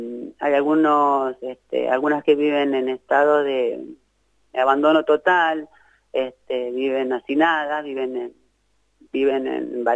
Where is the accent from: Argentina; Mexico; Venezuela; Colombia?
Argentina; nos corresponde como argentinas